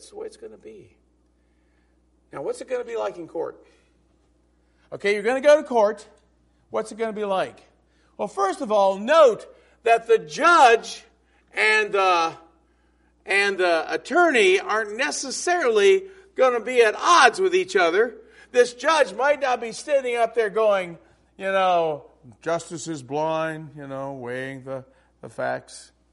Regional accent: Indiana, United States; I go, no, I'm from Indiana.

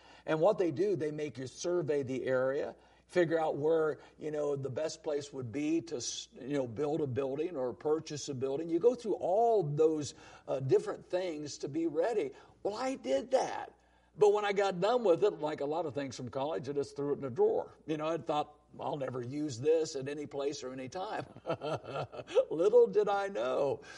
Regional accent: Portland, Indiana, United States; there was a group of people in my hometown area, Portland, Indiana, who wanted to start a fundamental independent Bible-believing church.

